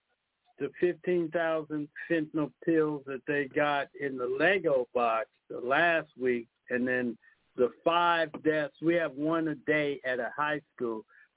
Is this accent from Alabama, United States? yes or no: yes; Alabama, United States; I'm from Alabama.